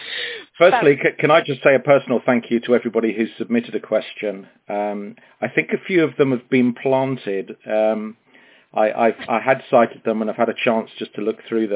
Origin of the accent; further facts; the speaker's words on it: Sutton, London, United Kingdom; born there; Okay, I was born in Sutton in Surrey in 1967, so that makes me 53.